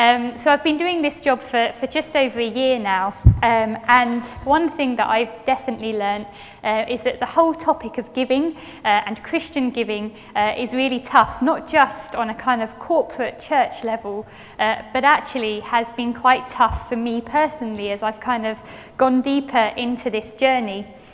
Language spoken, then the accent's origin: English; London, United Kingdom; it is true, I'm from London.